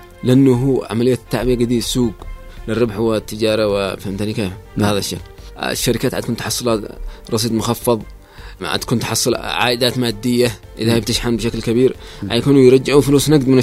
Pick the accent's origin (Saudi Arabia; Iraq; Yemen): Yemen; ممكن واحد يتابع أكثر من مؤسسة عندنا في اليمن